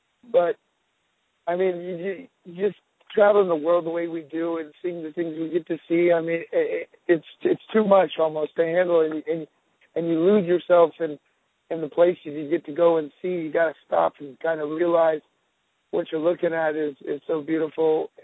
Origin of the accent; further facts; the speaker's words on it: Florida, United States; also born or lived in Georgia; I was born in Georgia and raised in Florida, and anything in the Southern area, I just love being there.